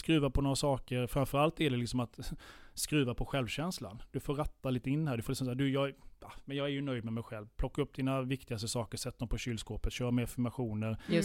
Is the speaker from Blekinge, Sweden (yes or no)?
no; Halland County, Sweden; jag är man, jag är liksom hallänning